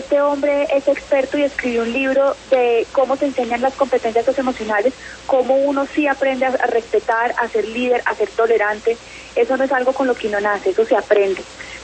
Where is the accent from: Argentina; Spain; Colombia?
Colombia; Como colombianos